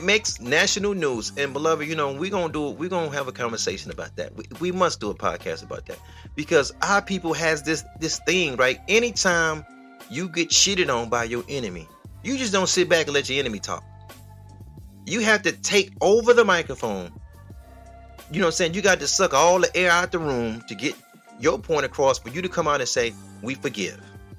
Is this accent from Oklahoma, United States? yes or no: no; Michigan, United States; And I'm like, beloved, I'm from Michigan.